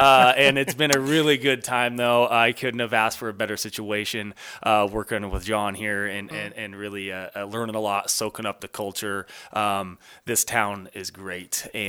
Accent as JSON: {"language": "English", "town": "Kellogg", "region": "Idaho", "country": "United States", "tie": "born or raised there", "said": "So I born and raised in Kellogg, Idaho. That's where I graduated high school as well."}